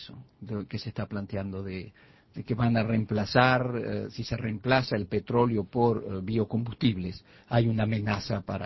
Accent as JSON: {"language": "Spanish", "country": "Uruguay", "said": "nosotros como uruguayos deberíamos saberlos"}